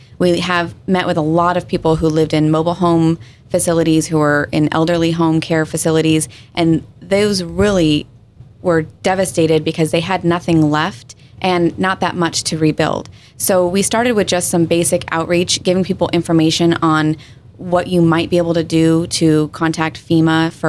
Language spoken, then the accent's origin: English; California, United States; now in San Diego, United States; I grew up in Northern California, East Bay, California